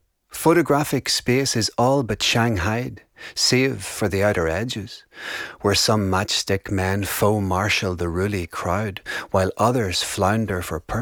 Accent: Downpatrick, Northern Ireland, United Kingdom; Location, my hometown of Downpatrick.

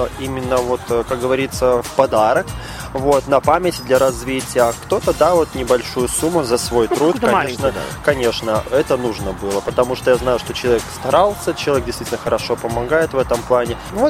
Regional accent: Minsk, Belarus; Я сам, получается, родился в Минске, потом уехал за город

